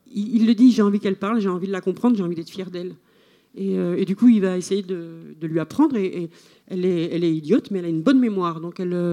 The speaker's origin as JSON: {"language": "French", "country": "Switzerland", "said": "surtout quand moi je dis que je suis suisse là-bas"}